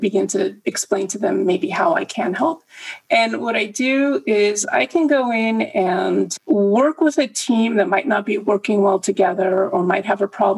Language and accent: English; United States; also born or lived in Germany / France; I am an American, but I've lived in Europe most of my life. And I've moved a lot between 3 different European countries and the US